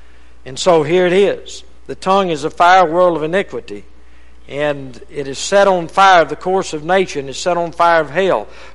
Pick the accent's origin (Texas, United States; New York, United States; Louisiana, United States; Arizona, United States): Louisiana, United States; Rava; That boat was bigger than my town, you know, where I was raised in Rava, Louisiana.